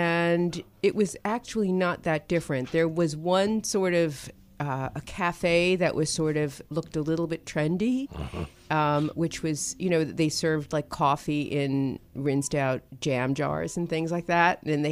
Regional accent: Brooklyn, New York, United States; Brooklyn, at least the Brooklyn of my youth, it was very different. And Brooklyn was and is very different from Manhattan.

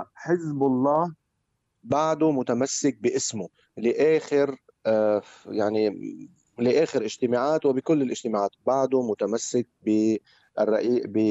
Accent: Lebanon; إلى أي مدى كلبنانيين نستطيع إنه نضل مرتبطين بهذا الوضع؟

